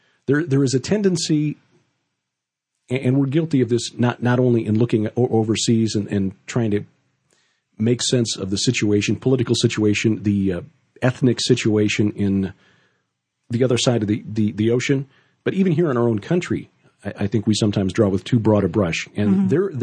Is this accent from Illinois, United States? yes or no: yes; Chicago, Illinois, United States; Hey, I'm from Chicago, where vote early, vote often is actual advice from the Cook County clerk.